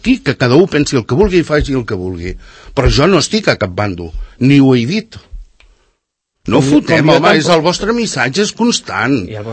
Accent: Catalonia, Spain; som catalans

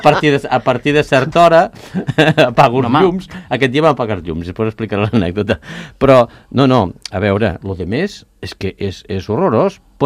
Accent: Ponts, Catalonia, Spain; Jo fa 2 setmanes vaig estar a Pons, que és el meu poble

